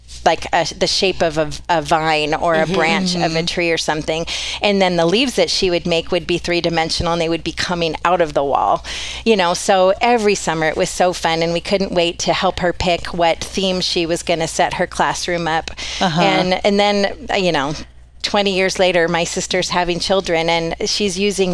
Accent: Idaho, United States; I am a local. Back in January 69, I was born at Kootenai Memorial Hospital, what it was called back in the day.

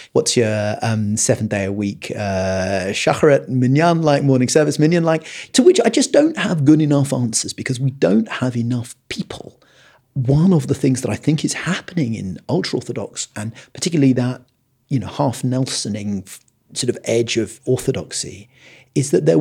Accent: New London, Connecticut, United States; I grew up in New London. My parents moved into the area when I was one.

